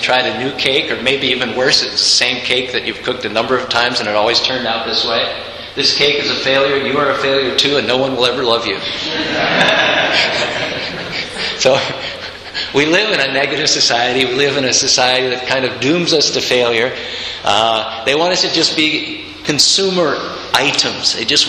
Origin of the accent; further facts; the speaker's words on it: Utah, United States; We're from Utah Valley, right?